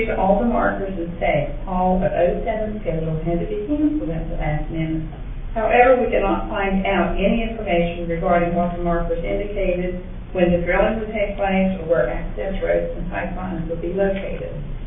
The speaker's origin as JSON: {"language": "English", "region": "West Virginia", "country": "United States", "said": "I'm from Harrison County."}